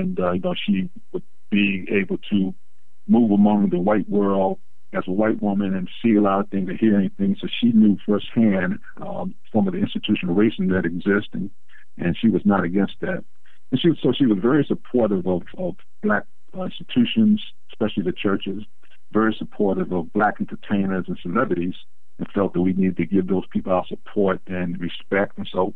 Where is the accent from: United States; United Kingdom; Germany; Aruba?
United States; Roanoke, Virginia; we're from the South originally. I was actually born in Roanoke, Virginia, also known as the Star City of the South. Some people would debate that, but that's my hometown nonetheless.